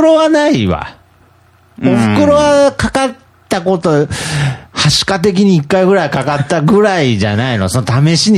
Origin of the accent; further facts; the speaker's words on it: Nagoya, Aichi, Japan; ちなみに僕ら名古屋の人間なんですけど、名古屋だと父さん、母さんっていうね。